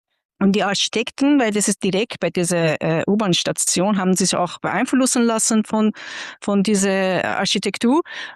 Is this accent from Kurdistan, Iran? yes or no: no; Isfahan, Iran; German is a second language; now in Germany; ich komme aus Isfahan